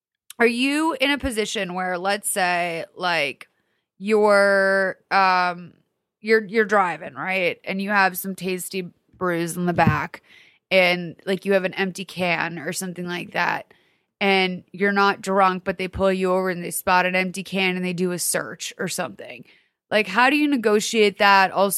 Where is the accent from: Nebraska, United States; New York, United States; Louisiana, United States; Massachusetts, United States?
Massachusetts, United States; Lexington; I grew up in Lexington, Mass, a historical city.